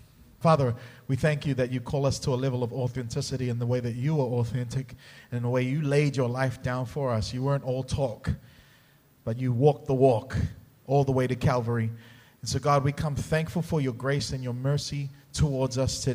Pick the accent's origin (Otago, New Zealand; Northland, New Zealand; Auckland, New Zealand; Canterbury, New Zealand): Auckland, New Zealand; also born or lived in Singapore; now in Australia; I grew up in Auckland, New Zealand. I'm Samoan by ethnicity I've been here for 3 years in Australia, but before that I lived in Singapore for 8 years, so I'm a Polynesian.